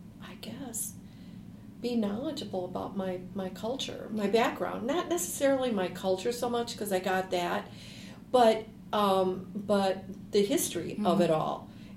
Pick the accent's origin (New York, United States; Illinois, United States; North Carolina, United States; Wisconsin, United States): Wisconsin, United States; Racine; I grew up in Racine, Wisconsin. I was born and raised there.